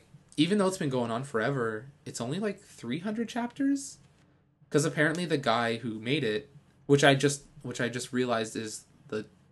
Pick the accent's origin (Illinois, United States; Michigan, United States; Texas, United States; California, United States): Texas, United States; This is literally the coldest venue we've ever played because we're from Texas.